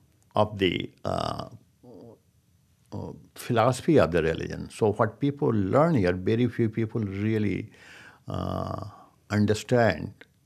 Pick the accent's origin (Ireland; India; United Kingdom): India; English is a second language; moved away as an adult; when I came from India, India was full of temples, full of trees, full, you know, gardens.